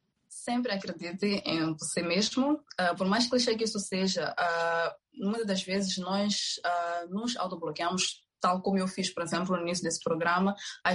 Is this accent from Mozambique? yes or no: yes; Maputo, Maputo City, Mozambique; eu tenho 24 anos de idade, sou moçambicana, nasci em Maputo, em Moçambique. Passei cerca dos meus 23 anos em Maputo, desde a escola primária, secundária e também a universidade para o meu bachelor degree.